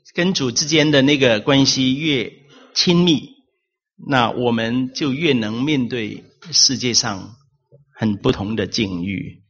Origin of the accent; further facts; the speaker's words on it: China; 我们中国人啊，买东西啊，都要摸一下的，都要看一下的，都要照一下的